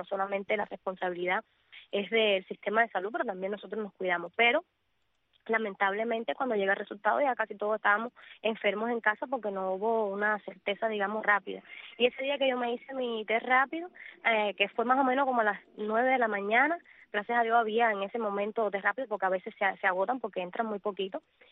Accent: Cuba; nosotros como ciudadanos que estamos aquí, que sabes, como somos cubanos

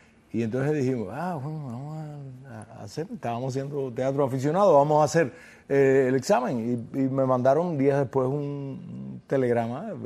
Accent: Argentina; Perdóname, yo soy argentino

